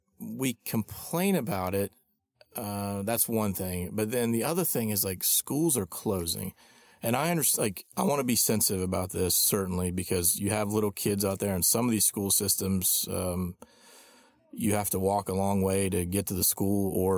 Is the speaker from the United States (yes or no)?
yes; Ohio, United States; I'm from Southeast Ohio.